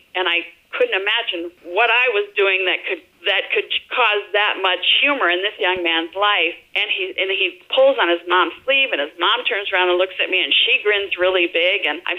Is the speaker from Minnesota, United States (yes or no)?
yes; Little Crescent, Minnesota, United States; It's like I come from Little Crescent, Minnesota, and we've got a town of about 5,000.